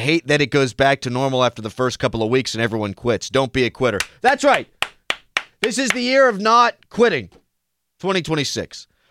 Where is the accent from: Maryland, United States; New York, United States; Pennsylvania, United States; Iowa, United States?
Pennsylvania, United States; Mount Lebanon; I grew up in Mount Lebanon, man.